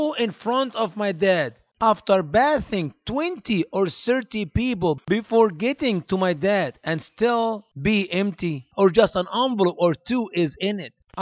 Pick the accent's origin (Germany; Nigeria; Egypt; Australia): Egypt; now in United States; The poorest in America is much richer than any of the people in my home country in Egypt.